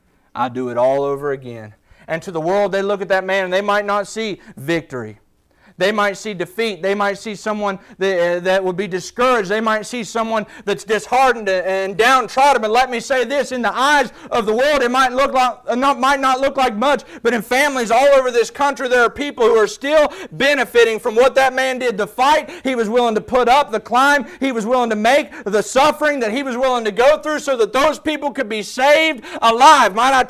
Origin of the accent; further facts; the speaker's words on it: United States; When I was a boy growing up on Hurricane Creek, there was a man my dad was friends with.